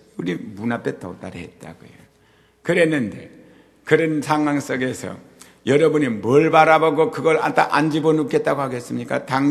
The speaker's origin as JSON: {"language": "Korean", "country": "South Korea", "said": "저는 아마 이 한국 사람으로서는 컴퓨터 제일 먼저 사용하는데 한 사람이 볼 수도 있겠죠."}